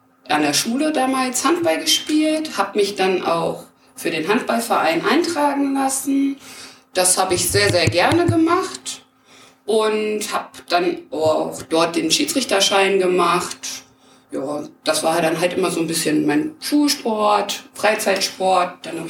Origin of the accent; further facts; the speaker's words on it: Beverungen, North Rhine-Westphalia, Germany; Also ich komme aus dem schönen Weserbergland, ich komme aus Beverungen. Das wird dem einen oder anderen vielleicht etwas sagen oder auch nicht. Also Beverungen liegt im Kreis Höxter, in weiter Entfernung von Paderborn.